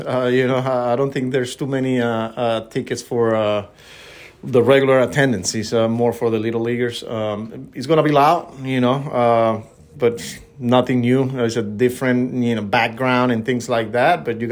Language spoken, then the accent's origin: English; Maracaibo, Zulia, Venezuela; I just didn't know they were from my hometown, you know. I wasn't sure, you know. People were telling me, well, they're from Maracaibo.